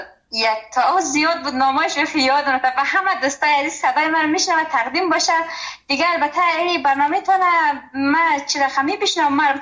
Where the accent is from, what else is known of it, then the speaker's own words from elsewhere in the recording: Afghanistan; now in Germany; ایش بین سوائن سوانسیش یا غالت، ایش کمی از افغانستان.